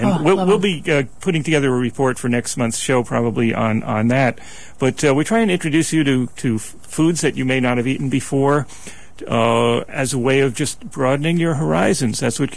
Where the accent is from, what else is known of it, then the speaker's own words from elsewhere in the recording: New York, United States; Well, you know, Elizabeth, growing up in Long Island, which has always been revealed here about me